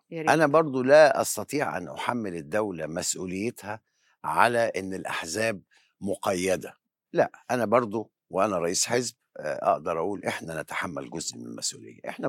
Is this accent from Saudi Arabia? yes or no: no; Egypt; يعني في كده حاجات بالنسبة لنا كمصريين بنتمسك بيها يعني